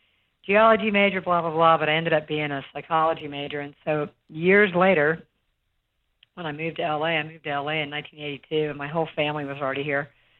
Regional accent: Charleston, South Carolina, United States; And I would come out from high school from South Carolina. We're from South Carolina, from Charleston.

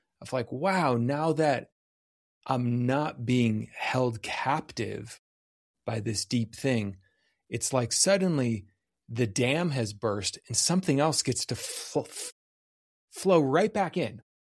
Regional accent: Midwest, United States; I'm from the Midwest.

